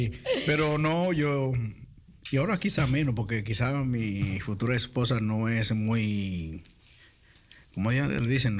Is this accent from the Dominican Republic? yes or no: yes; Paraíso, Dominican Republic; allá en República Dominicana mañana hay mucho, bueno, mi pueblo, Paraíso también está de fiesta